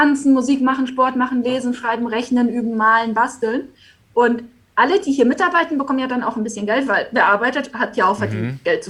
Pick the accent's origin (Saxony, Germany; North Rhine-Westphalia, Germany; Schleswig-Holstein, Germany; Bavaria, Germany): Schleswig-Holstein, Germany; Lauenburg; also ich komme ja aus Lauenburg und da ist ja noch ein bisschen von dem alten Schloss übrig.